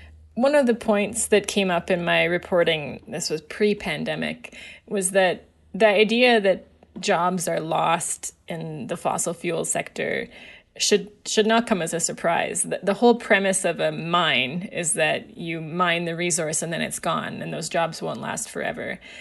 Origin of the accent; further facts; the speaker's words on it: Alberta, Canada; I grew up in Alberta